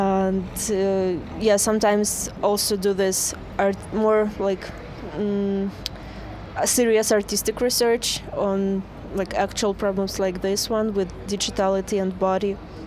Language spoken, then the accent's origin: English; Saint Petersburg, Russia; I am from Russia, St. Petersburg.